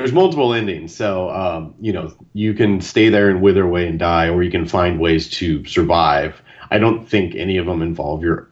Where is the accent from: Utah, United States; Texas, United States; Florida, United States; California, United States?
California, United States; Sacramento; That was here in Sacramento.